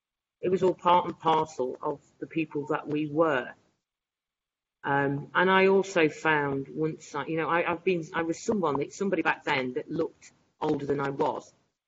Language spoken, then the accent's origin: English; North West England, United Kingdom; born there; I wasn't born in Leicester, I was born in Lancashire. And I liked it in Lancashire. I loved it there.